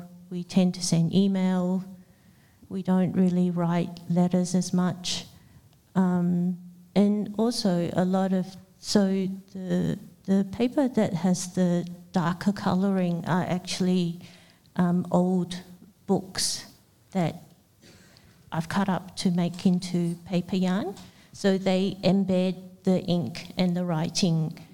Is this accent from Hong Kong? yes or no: yes; Hong Kong; English is a second language; I'm Chinese, so and I grew up in Hong Kong, so I grew up with the traditional characters